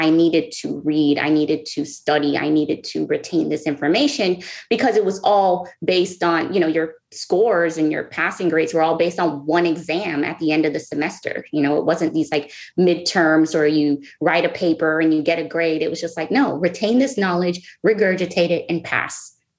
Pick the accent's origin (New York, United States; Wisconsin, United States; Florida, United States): Florida, United States; Miami; Originally from Miami, from Florida. I grew up there. I did my undergrad there. I went to law school in Florida, and then now I'm a transplant.